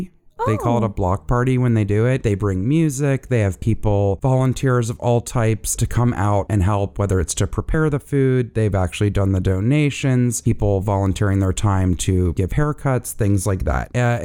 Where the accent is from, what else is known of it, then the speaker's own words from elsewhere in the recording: Atlanta, Georgia, United States; And it is also based in my hometown of Atlanta, Georgia.